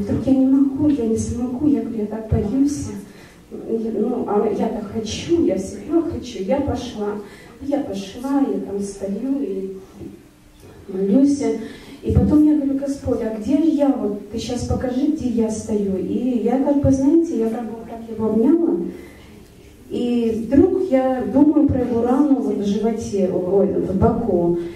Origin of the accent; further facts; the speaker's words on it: Kazakhstan; now in Vancouver, Canada; Я родом из Казахстана, а живу в Ванкувере.